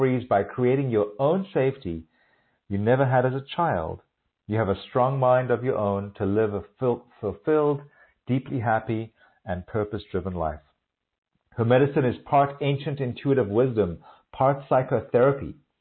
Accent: South Africa; And so we're both from South Africa originally.

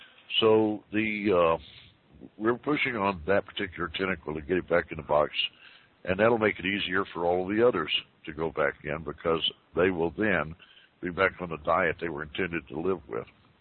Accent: United States; I'm an American.

